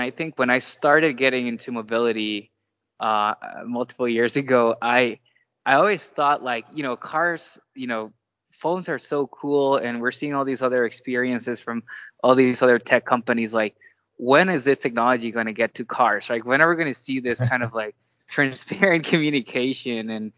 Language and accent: English; Costa Rica; English is a second language; I'm born and raised in Costa Rica.